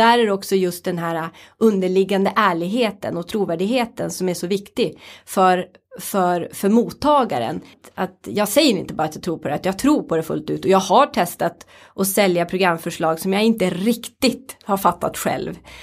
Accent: Norrland, Sweden; min norrländska liksom ärligheten som ligger i grunden

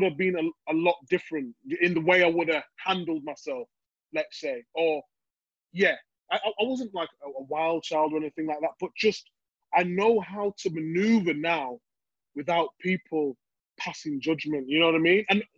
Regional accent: Leeds, Yorkshire and the Humber, United Kingdom; What I've been through, growing up in Leeds and Chapel Town, that plane flying over was nothing.

